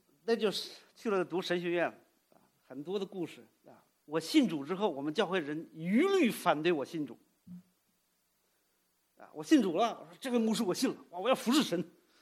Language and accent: Chinese; United States; Chinese is a second language; 因为我在美国长大，香港背景，普通话也不太好